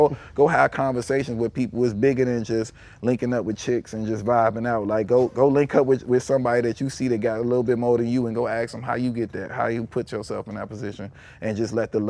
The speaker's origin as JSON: {"language": "English", "town": "Chicago", "region": "Illinois", "country": "United States", "tie": "born or raised there", "said": "I had like the biggest childcare daycare center when I was growing up in Chicago."}